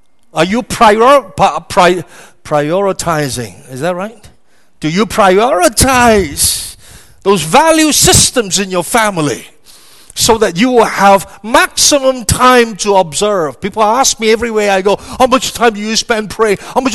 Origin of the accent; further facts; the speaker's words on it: Pahang, Malaysia; When I used to spend the early years growing up in the East Coast in the state of Pahang